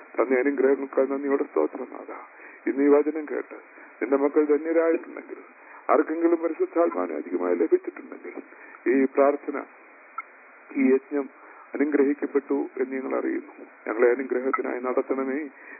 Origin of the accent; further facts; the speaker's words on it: Pathanamthitta, Kerala, India; ഞാൻ പത്തനംതിട്ട സ്വദേശിയാണ് എന്ന് എന്നെ ഇൻട്രൊഡ്യൂസ് ചെയ്തു.